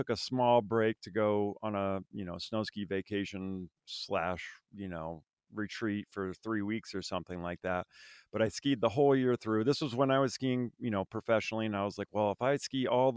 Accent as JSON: {"language": "English", "region": "Vermont", "country": "United States", "tie": "born or raised there", "said": "I grew up in Vermont. We had a long winter, too long, if I'm being honest, you know."}